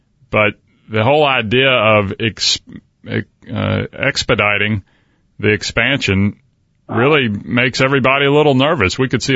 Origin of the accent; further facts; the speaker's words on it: Mobile, Alabama, United States; I actually do like baseball, but that's because I grew up in Mobile